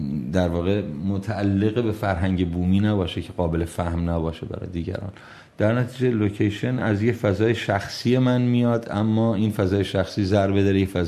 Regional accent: Khuzestan, Iran; من جنوبی هستم، بچه خوزستانم و طبعا از اون فضا تاثیر گرفتم

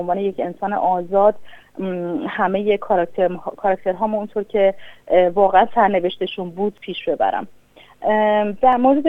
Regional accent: northern Iran, Iran; در باقی که تو در شمال ایران توش بزرگ شدم

